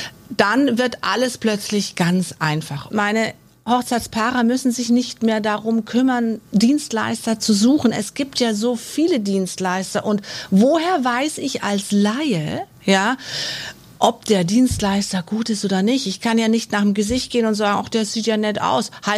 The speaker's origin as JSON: {"language": "German", "region": "Bavaria", "country": "Germany", "said": "ich komme aus Bayern"}